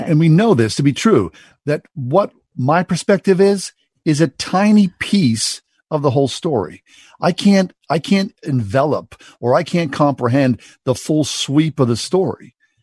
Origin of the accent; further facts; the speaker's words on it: Swissvale, Pennsylvania, United States; how I was raised in Swissvale in the 1960s and 70s